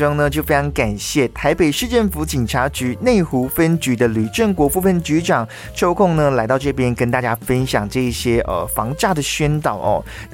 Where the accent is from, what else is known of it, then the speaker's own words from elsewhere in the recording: Malaysia; now in Taiwan; 像我来自马来西亚嘛，从2015年到现在2023年，这8年的时间